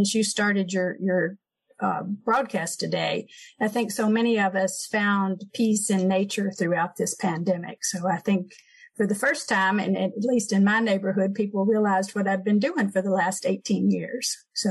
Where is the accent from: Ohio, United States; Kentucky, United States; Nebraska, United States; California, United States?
Kentucky, United States; also born or lived in New York City; now in Long Island, United States; I grew up in Kentucky in a small town, and we just took nature for granted. And when we moved to Long Island, first we were in New York City, and then we came to Long Island.